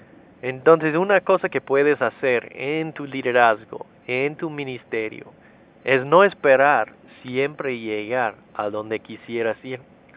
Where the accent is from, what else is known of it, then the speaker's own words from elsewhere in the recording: United States; Spanish is a second language; now in Mexico City, Mexico; siendo gringo, en la Ciudad de México no te va a sorprender que me pierdo mucho